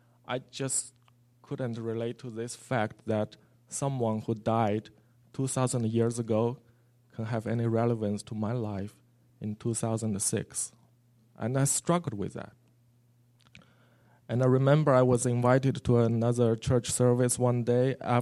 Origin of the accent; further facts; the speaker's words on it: China; English is a second language; I said, "Oh, I'm a student. I'm from China."